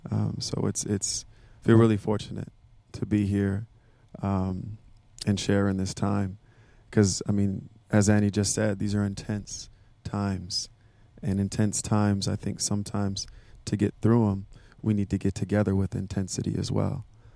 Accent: San Diego, California, United States; I'm from San Diego, California

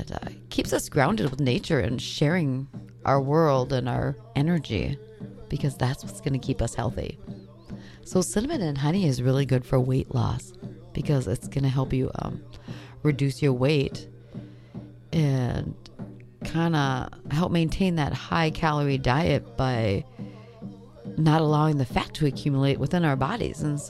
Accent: Minnesota, United States; you know, I'm Bear Clan from the Leech Lake Ojibwe.

